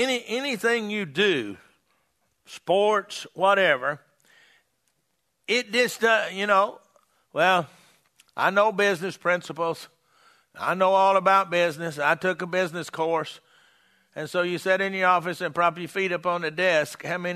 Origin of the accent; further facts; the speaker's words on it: Texas, United States; See, I'm from Texas. I said something.